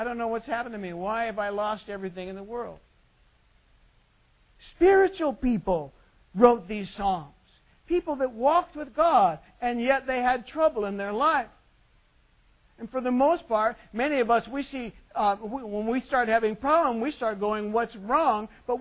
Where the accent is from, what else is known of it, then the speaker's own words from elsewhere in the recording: United States; It's like we think it is because we're American.